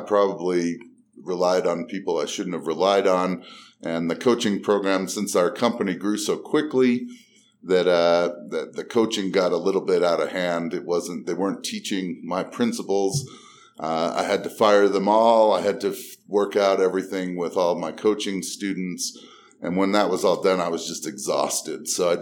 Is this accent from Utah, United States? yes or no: yes; Utah, United States; I actually back in 2001 started the Salt Lake RIA. We're from Utah.